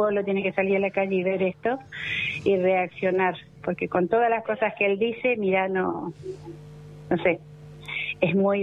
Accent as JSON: {"language": "Spanish", "country": "Chile", "moved": "as an adult", "lives_now": "Argentina", "said": "Soy chilena, pero hace 52 años que estoy en la Argentina. Me vine a los 21 años."}